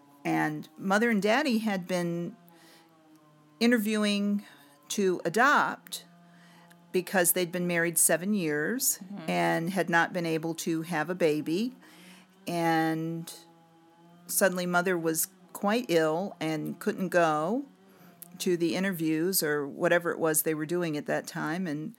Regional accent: Richmond, Virginia, United States; born there; I was born in Richmond, Virginia, in St. Luke's Hospital.

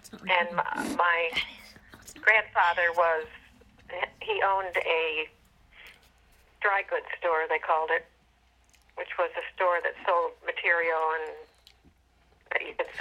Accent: Rochester, New York, United States; Well, I grew up in Rochester, New York, and I lived in a suburb of Rochester.

